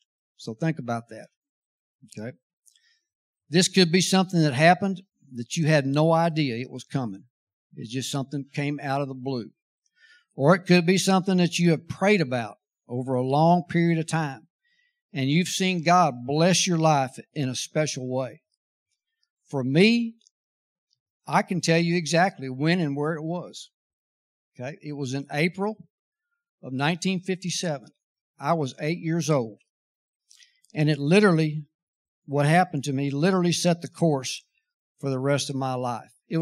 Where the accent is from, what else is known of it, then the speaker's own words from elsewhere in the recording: Austin, Texas, United States; But so I grew up in Austin, Texas, and up until the third grade, I guess, we lived over by the university.